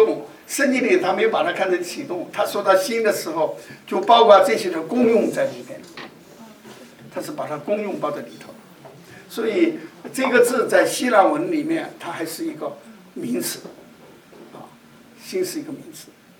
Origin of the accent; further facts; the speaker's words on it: China; 我们中国人的遗传还有很多